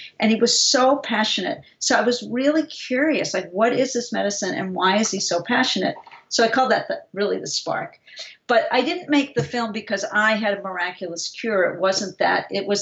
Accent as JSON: {"language": "English", "town": "Boston", "region": "Massachusetts", "country": "United States", "also_born_or_lived": "Santa Fe", "said": "part of the reason I was so skeptical is I'm from Boston and I'm in the mecca of the medical world."}